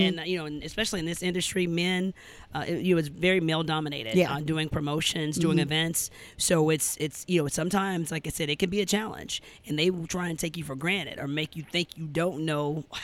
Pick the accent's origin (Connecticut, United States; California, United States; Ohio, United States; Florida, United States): California, United States; San Diego; also born or lived in Alabama; And so we grew up there, spent like my first 10 years there before they divorced.